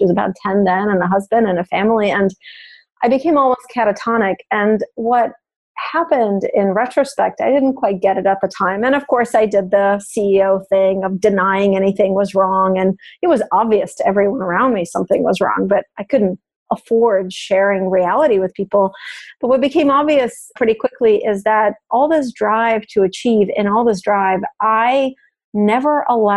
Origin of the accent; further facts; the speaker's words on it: Russia; moved away; I'm happy to talk about my background. I grew up in Russia